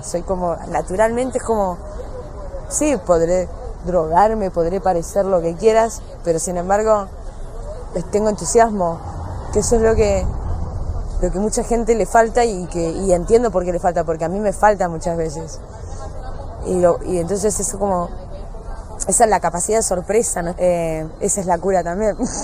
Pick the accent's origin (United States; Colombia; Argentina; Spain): Argentina; Miramar, Buenos Aires Province; born there; yo nací en Miramar, que es una ciudad balnearia casi en temporada.